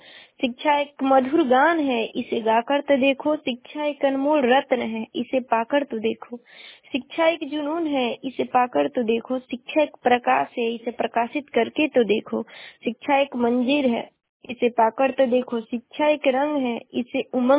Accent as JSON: {"language": "Hindi", "region": "Uttar Pradesh", "country": "India", "said": "और मैं बलिया जिले की निवासी हूँ।"}